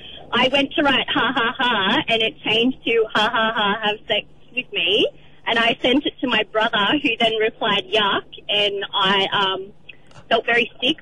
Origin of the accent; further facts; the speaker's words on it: Wallsend, New South Wales, Australia; Oh, no, we're from Wall's End, Cessnock.